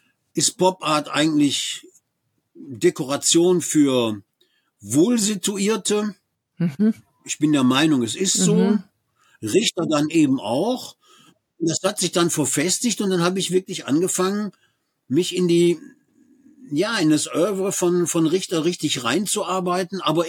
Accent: Duisburg, North Rhine-Westphalia, Germany; Ich meine, ich komme aus dem Duisburger Süden. Das ist ja, ist wie ein Vorort von Düsseldorf.

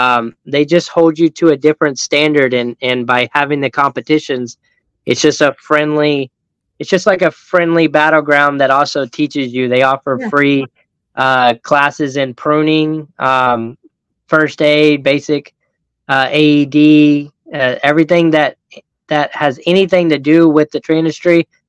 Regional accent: Niceville, Florida, United States; now in Freeport, United States; I am. I was born and raised in Florida Panhandle, but I call Niceville my home.

